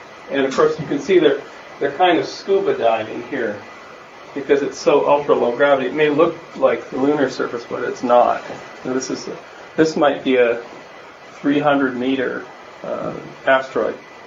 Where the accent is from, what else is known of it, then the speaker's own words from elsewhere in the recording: Canada; Oh, Canada's in there twice, that's a good thing. I'm Canadian.